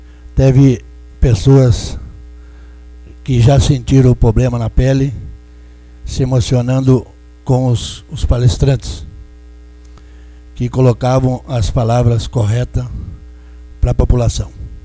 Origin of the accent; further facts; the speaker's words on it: Rio Grande do Sul, Brazil; as pessoas todas pilchadas como nós que somos gaúchos